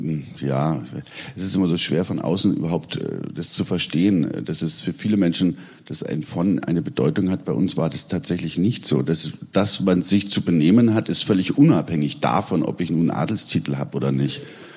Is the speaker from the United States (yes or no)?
no; Bavaria, Germany; Und das hat in dem Dorf, wo ich aufgewachsen bin, quasi, das war möglich, weil das ist in Stadtnähe Augsburg, 12, 14 Kilometer.